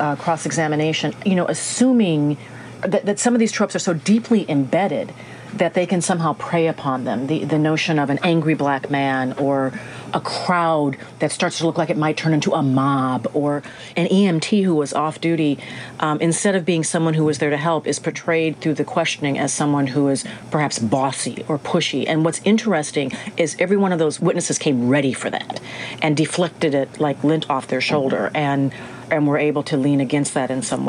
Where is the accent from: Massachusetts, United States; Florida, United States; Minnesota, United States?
Minnesota, United States; because I'm from Minnesota, I have a little bit of that. It's truly in the waters up there.